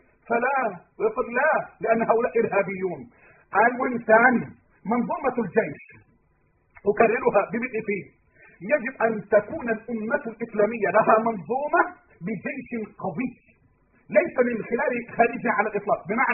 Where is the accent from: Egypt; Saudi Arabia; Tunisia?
Egypt; عشان أنا مصري